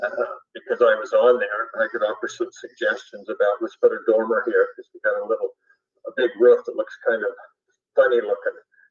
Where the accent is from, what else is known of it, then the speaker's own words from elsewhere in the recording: Montana, United States; In Montana, when we were raised in Montana, we heard that our windows would all frost up.